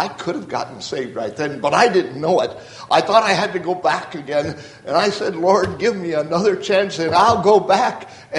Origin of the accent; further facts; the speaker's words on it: Illinois, United States; I'm from Illinois.